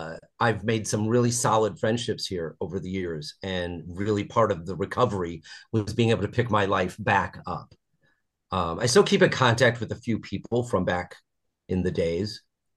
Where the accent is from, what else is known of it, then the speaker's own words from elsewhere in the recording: South Bend, Indiana, United States; now in Chicago, United States; I'm from South Bend, Indiana, originally, which is an easy 2-hour train ride. So I'd come to Chicago since I was a kid.